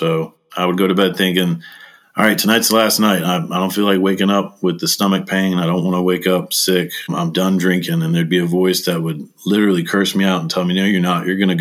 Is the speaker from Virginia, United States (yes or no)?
yes; Virginia, United States; I grew up in Virginia. It was sort of a broken family.